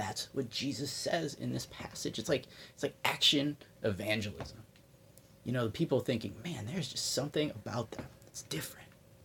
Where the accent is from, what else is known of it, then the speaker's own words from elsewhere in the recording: Midwest, United States; it's kind of me playing on, I'm from the Midwest. Those are some Midwest sayings and phrases.